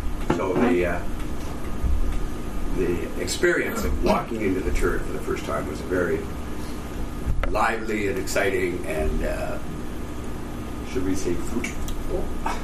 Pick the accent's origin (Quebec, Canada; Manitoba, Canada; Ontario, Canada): Quebec, Canada; Montreal; And I come from Montreal